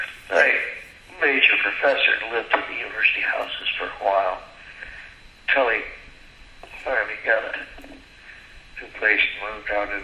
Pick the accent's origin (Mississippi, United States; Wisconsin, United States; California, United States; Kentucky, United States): Wisconsin, United States; We moved around, but I've lived in Altoona for a little while, just outside of Eau Claire.